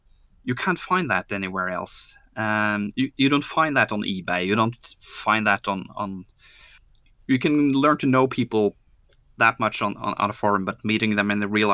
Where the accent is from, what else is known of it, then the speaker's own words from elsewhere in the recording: Norway; Me and myself, I'm coming from Norway, and we have a little group of Norwegians coming every year.